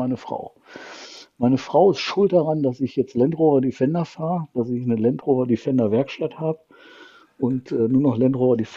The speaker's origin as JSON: {"language": "German", "town": "Essen", "region": "North Rhine-Westphalia", "country": "Germany", "tie": "born or raised there", "also_born_or_lived": "Peine / Bielefeld / Paderborn", "said": "Richtig groß geworden bin ich in Essen, im Ruhrgebiet. Da ist eigentlich so meine Wiege."}